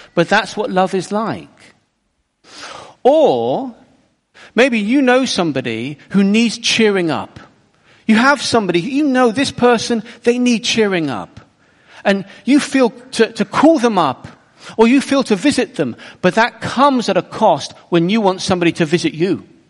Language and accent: English; United Kingdom; because I'm British, and we just apologize.